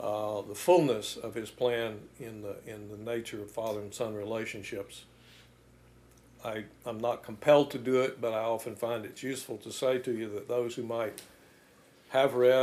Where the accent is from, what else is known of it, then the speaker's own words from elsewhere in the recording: United States; Obviously, I'm an American. I grew up in the United States.